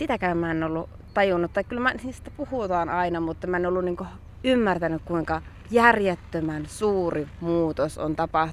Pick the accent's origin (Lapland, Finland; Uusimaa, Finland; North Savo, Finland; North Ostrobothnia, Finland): North Ostrobothnia, Finland; kun mä jäljitin näitä kotiseutuni puroja, niin mä tajusin, että meillä päin, eli Pohjois-Pohjanmaalla, ei käytetä sitä purosanaa.